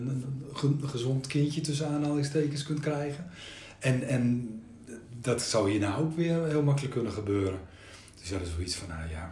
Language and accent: Dutch; Zwolle, Overijssel, Netherlands; ik kwam uit Zwolle, daar was het sowieso niet praten over gevoelens, zeker niet.